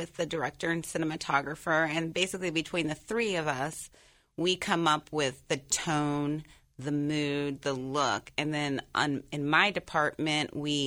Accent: Ohio, United States; So just looked it up and saw Wright State. It's right in my hometown and has one of the best film departments the country. So it was like, wow, this is my backyard. And, family's here.

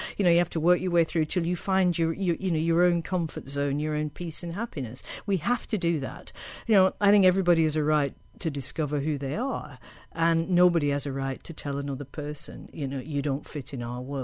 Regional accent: North West England, United Kingdom; You know, I was brought up in Lancashire. It's my county. I was brought up under the shadow of Pendle Hill, where the witches supposedly lived.

